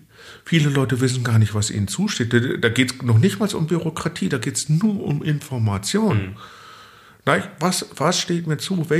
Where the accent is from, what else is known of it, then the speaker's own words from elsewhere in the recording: Gelsenkirchen, North Rhine-Westphalia, Germany; also born or lived in Ilmenau; now in Solingen, Germany; Also ich stamme ursprünglich aus Gelsenkirchen, bin dann nach Ilmenau zum Studieren gegangen.